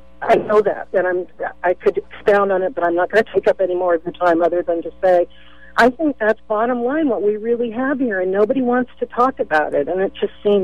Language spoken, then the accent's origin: English; California, United States; Listen, I am a Caucasian woman in my early 60s. I grew up here in the Bay Area